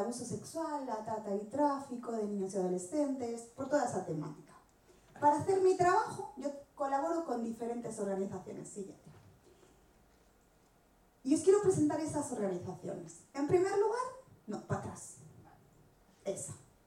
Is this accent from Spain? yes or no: yes; Rota, Andalusia, Spain; also born or lived in Cádiz; Yo nací en Cádiz, como podría haber nacido en cualquier otro lado del mundo. Mi papá se graduó del SEMI en el 78 y lo mandaron de pastor a Cádiz. Ahí nací yo, en Rota. O sea, nací en Cádiz, pero vivíamos en Rota.